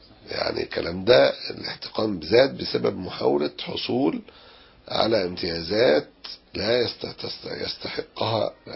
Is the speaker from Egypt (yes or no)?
yes; Egypt; احنا مواطنين مصريين